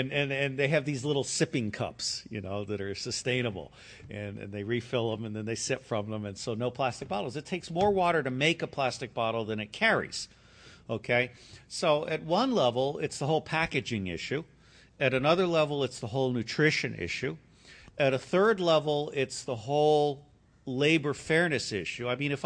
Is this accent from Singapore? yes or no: yes; Singapore; When I was growing up in Singapore